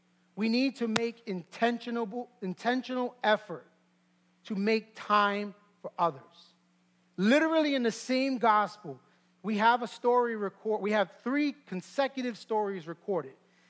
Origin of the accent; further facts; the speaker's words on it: Brooklyn, New York, United States; You know, many of you know I grew up in East New York. I grew up in Brooklyn.